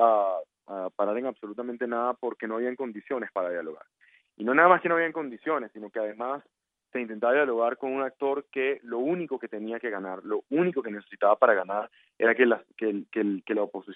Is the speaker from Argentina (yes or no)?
no; Venezuela; como muchos venezolanos previmos.